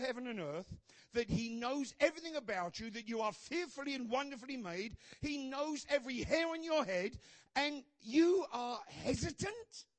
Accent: England, United Kingdom; Even I can figure that out. And I'm English.

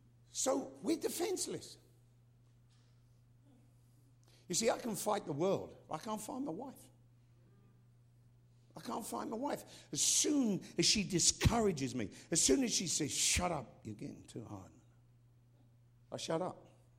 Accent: England, United Kingdom; now in United States; I never grew up in America, because, you know, I grew up in England.

